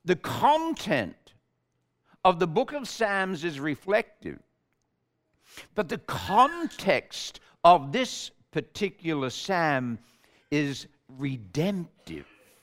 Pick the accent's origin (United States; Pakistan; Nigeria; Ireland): Ireland; And we're Irish. And you know, someone once said that God made Ireland to give the world a song. I was brought up in a home where there was always music and we were always, always singing.